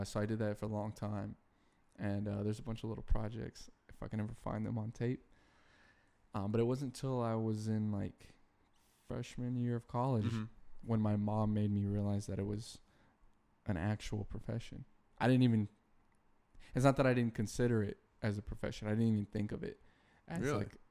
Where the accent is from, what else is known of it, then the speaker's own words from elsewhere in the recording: St. Petersburg, Florida, United States; also born or lived in Houston, Texas; No, I'm from St. Petersburg, Florida, originally, and then I moved to Houston, Texas, and then I moved here.